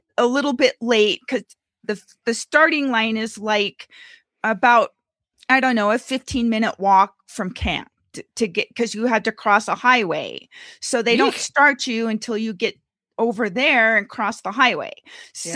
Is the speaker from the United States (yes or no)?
yes; Gardnerville, Nevada, United States; from Gardnerville, Nevada